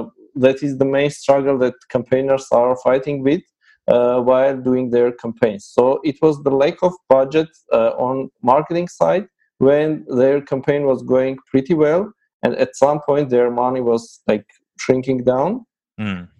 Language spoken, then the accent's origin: English; Yerevan, Armenia; English is a second language; from Armenia, based in Yerevan.